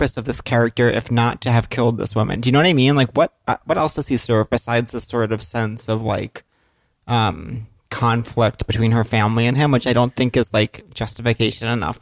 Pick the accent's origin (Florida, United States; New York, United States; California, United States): New York, United States; Long Island; I used to love her growing up in Long Island.